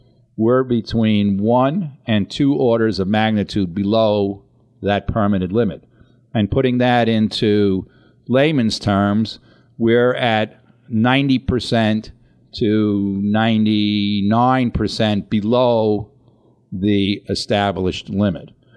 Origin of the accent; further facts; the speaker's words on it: Astoria, New York, United States; Absolutely. I grew up in Astoria.